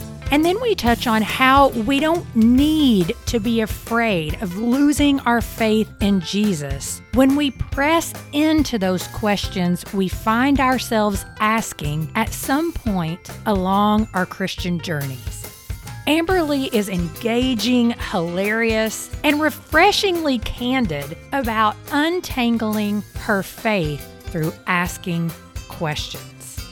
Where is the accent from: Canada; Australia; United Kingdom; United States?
United States; Kentucky; I grew up in Eastern Kentucky. So Eastern Kentucky, we did a lot of fixing.